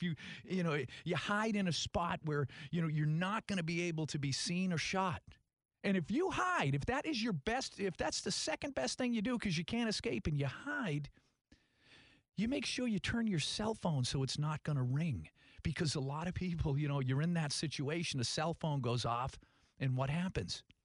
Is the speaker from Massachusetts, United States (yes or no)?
yes; Tewksbury, Massachusetts, United States; And we grew up in Tewksbury, Massachusetts